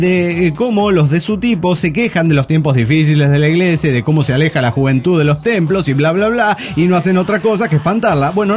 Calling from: Mérida, Yucatán, Mexico; Qué calor vio lo de Mérida, Yucatán. Hola, equipo desintegrado.

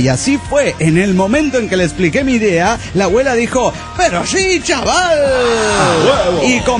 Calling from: Cabo San Lucas, Baja California Sur, Mexico; Hola, ¿qué tal, amigo? … de Cabo San Lucas, México.

